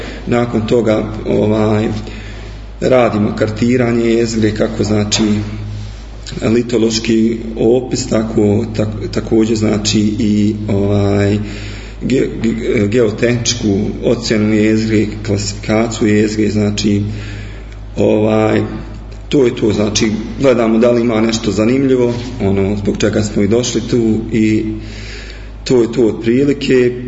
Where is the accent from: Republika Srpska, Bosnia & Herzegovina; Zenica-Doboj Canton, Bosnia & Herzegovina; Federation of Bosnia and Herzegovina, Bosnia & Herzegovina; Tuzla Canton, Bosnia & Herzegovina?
Tuzla Canton, Bosnia & Herzegovina; Lukavac; 92. sam godište, dolazim iz Lukavca, osnovnu i srednju školu završio sam u Lukavcu, a Rudarsko-geološko-građevinski fakultet u Tuzli